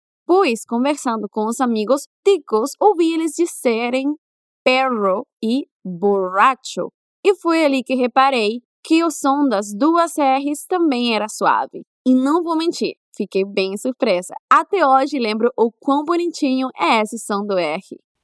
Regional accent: Mexico; Portuguese is a second language; o ano passado fiquei na Costa Rica por 4 meses. Eu sou mexicana e mesmo falando espanhol com os ticos

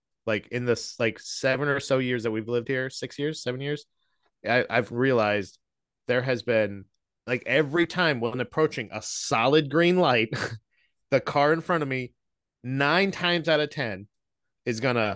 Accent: Florida, United States; now in New Jersey, United States; because I was born in New Jersey and then I grew up in Florida, and Florida and Jersey people drive very similar.

